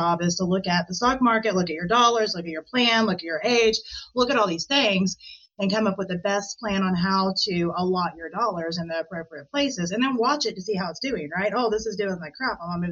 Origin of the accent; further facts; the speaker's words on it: United States; living in the U.S., speaking English as my native language